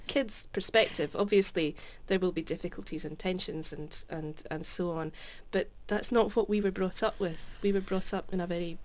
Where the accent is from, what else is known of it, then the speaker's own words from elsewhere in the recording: Glasgow, Scotland, United Kingdom; I was born and brought up in Glasgow, in what was and is a very strong and Gaelic-speaking Highland and Island community.